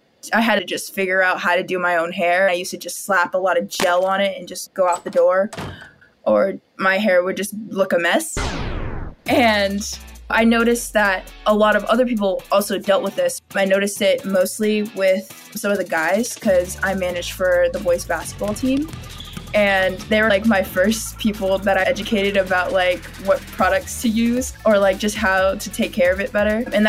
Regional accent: Chicago, Illinois, United States; So I grew up in Chicago, and even though I lived in a majority Black area

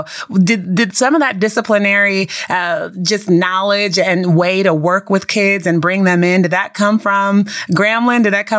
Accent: San Francisco, California, United States; I mentioned to a lot of people growing up in San Francisco and some of the areas in San Francisco, it's tough.

